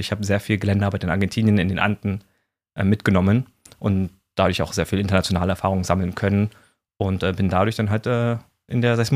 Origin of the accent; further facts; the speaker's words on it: Berlin, Germany; Also ich bin eigentlich Berliner, ich weiß nicht, ob man es sogar raushört, der eine oder andere vielleicht.